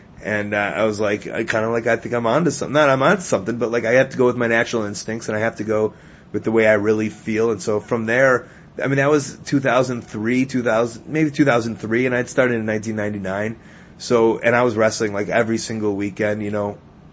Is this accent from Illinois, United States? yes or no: yes; Chicago, Illinois, United States; also born or lived in Florida; I came home to Chicago and I was like, I'd like to start kind of getting into comedy a little bit. I moved back to Chicago from Florida.